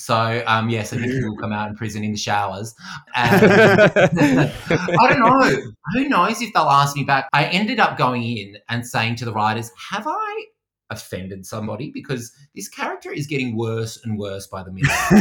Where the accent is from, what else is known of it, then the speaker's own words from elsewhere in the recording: Perth, Western Australia, Australia; I'm from Perth in Western Australia